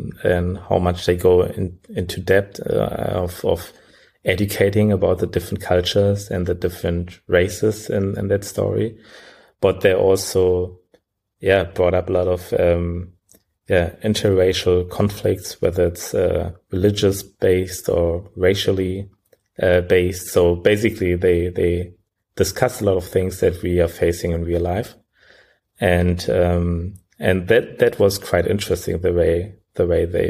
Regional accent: Berlin, Germany; also born or lived in Sierra Leone; I was born particularly in Sierra Leone. So this is where I spent the first 5 years of my life before we migrated to Germany. And since we are in Germany, I grew up most of the time in Berlin. I studied in Berlin

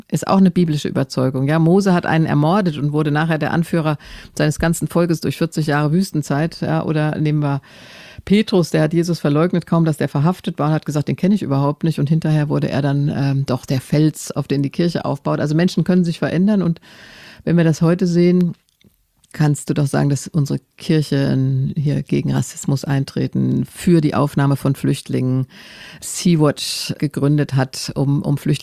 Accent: Germany; Als Deutsche, finde ich, muss ich meine Geschichte meines Landes kennen. Wie gesagt, ich bin gerne Deutsche

